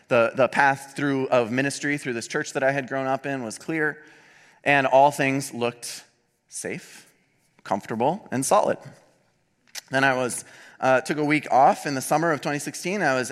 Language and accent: English; Fargo, North Dakota, United States; We were living in Fargo, which was my hometown.